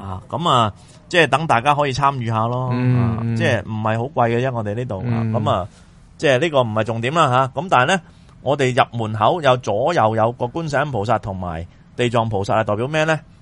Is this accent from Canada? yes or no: no; China; 我哋中国人